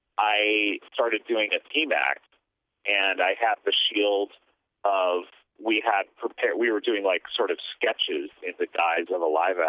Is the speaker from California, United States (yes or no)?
yes; California, United States; I mean, we grew up in Orange County, which is about 45 minutes south of Hollywood.